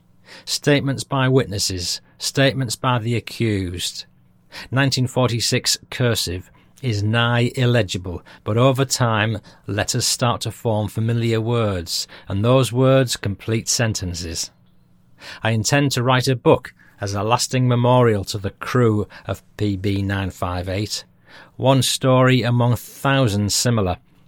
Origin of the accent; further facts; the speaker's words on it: Australia; accent: Australian; Mr. Wayne Howard, my mate from Norfolk, just phoned to take the mickey out of my Australian accent